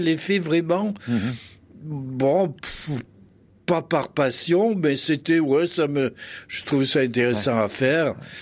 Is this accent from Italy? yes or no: no; Carcassonne, Occitanie, France; c'était une période magnifique pour moi parce que je venais de Carcassonne, je découvrais...